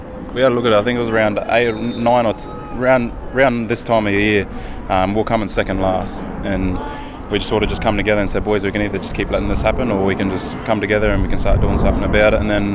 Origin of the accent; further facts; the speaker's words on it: Mackay, Queensland, Australia; I grew up in Mackay, North Queensland.